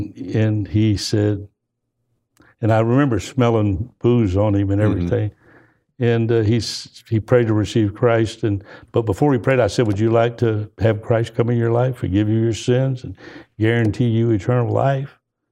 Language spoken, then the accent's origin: English; Dallas, Texas, United States; well, I'm from Dallas, Texas, and we've been over, we prayed before we came